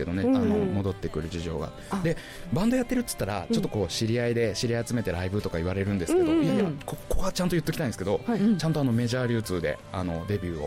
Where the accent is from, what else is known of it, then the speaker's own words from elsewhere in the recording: Tarami, Nagasaki, Japan; で実はあの妻も同じ多良見のあの多良見町の出身なんですよ、2人とも。